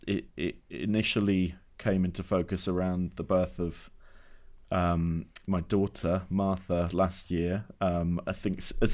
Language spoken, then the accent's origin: English; Exeter, South West England, United Kingdom; which is a nice touch for me as I grew up in Exeter.